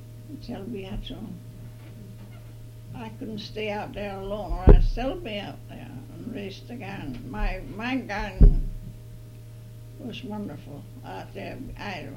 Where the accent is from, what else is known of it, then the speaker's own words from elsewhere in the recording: Denmark; now in United States; I'm not ashamed of being Danish. I don't. But if they tell me I'm not American, that hurts my feeling because I'm a true American.